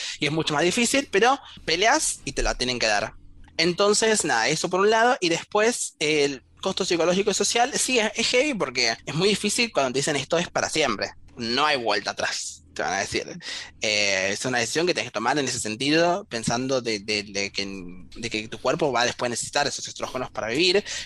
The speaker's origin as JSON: {"language": "Spanish", "town": "Liniers", "region": "Buenos Aires", "country": "Argentina", "said": "yo vivo muy cerca del conurbano, entonces tengo mucha relación, yo soy de Liniers"}